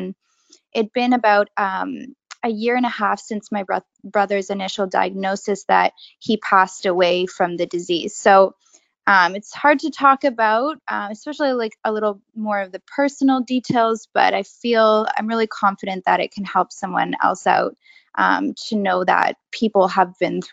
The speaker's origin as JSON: {"language": "English", "town": "Ottawa", "region": "Ontario", "country": "Canada", "said": "I'm from Ottawa, Ontario."}